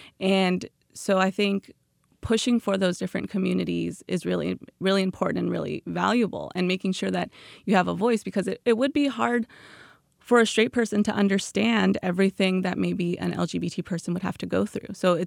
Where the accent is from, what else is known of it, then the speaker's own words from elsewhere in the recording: Bakersfield, California, United States; I am from California. I actually grew up in Bakersfield